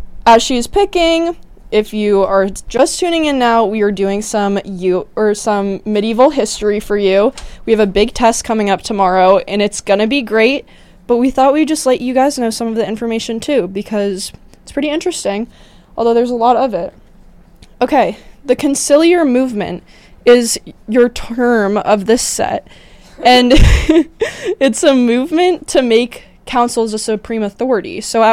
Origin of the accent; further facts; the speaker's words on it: United Kingdom; he's in my history because I'm British